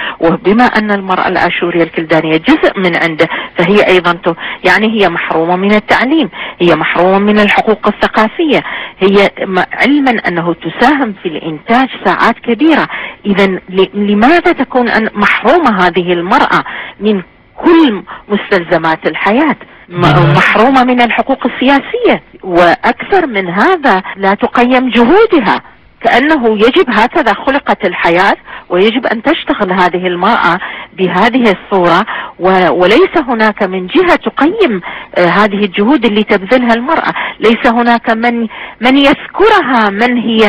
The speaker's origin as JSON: {"language": "Arabic", "country": "Iraq", "said": "أنا جبت في محاضرتي مثال العراق لكوني أنا عراقية الحقيقة"}